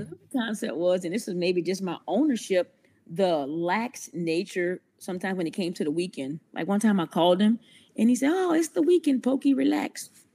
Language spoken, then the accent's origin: English; United States; I'm an American, right?